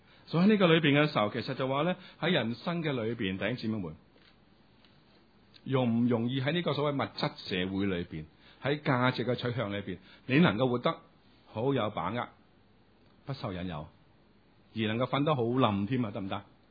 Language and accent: Cantonese; China; 我哋中国人古代嘅男人咧，求啲咩噶？